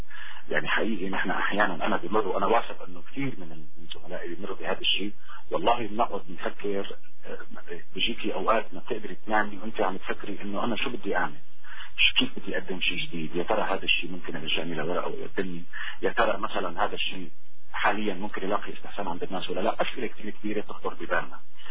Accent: Damascus, Damascus Governorate, Syria; وفعلا بفخر دائما طلعت من منطقة اسمها ديوانية، كبرت فيها بوقتي

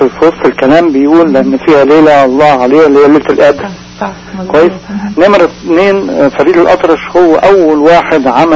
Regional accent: Egypt; فنفس النظام الموجود في سوريا برضو كان عندنا في مصر من زمان

